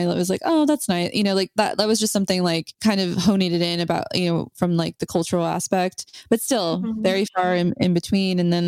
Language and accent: English; Texas, United States; now in Austin, United States; growing up in the Rio Grande Valley, I love it. I love where I come from, but I also like hated growing up there because it was boring, you know, mm-hmm. and I live in Austin now